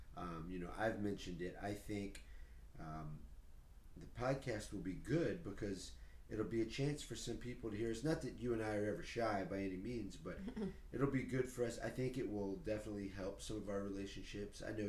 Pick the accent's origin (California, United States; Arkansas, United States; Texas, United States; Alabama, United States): Texas, United States; Houston; I'm from Houston, Texas. I'm an only child.